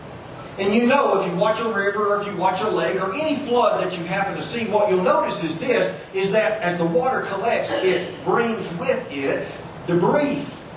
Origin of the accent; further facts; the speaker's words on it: Coomer, Texas, United States; I grew up in Coomer, Texas. About four out here heard of that place.